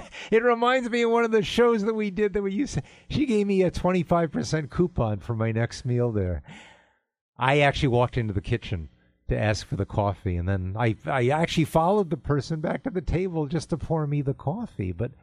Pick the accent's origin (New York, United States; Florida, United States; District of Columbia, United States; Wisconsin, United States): New York, United States; New York City; Of course, I grew up in New York City, and New York was as liberal then, or maybe a little less liberal, but I got like attacked by everyone in my class in high school.